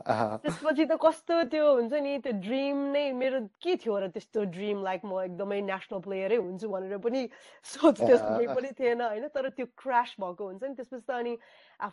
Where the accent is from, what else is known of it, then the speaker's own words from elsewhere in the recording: Biratnagar, Koshi Province, Nepal; फेरि म विराटनगरमा जन्मेको हुर्केको होइन